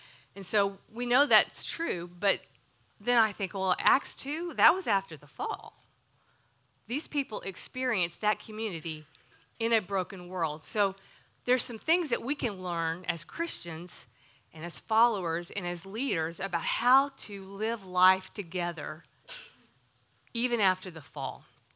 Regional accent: Austin, Texas, United States; I was raised in Austin and didn't really know anything about God, the Word, the church.

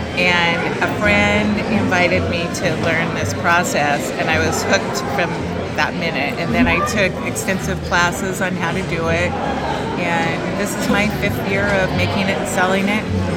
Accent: Walla Walla, Washington, United States; also born or lived in California; I grew up in Walla Walla, Washington

